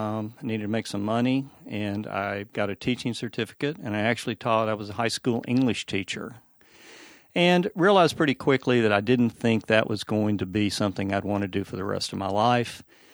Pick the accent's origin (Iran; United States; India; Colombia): United States; Birmingham, Alabama; moved away as an adult; I was born in Birmingham, Alabama. Grew up in the 50s and 60s during the height of the civil rights movement